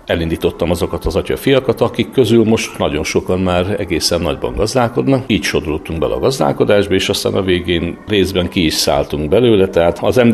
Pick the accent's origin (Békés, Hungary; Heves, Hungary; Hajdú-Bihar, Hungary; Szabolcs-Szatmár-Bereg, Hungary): Szabolcs-Szatmár-Bereg, Hungary; Matolcs; born there; Matolcson születtem, református családban.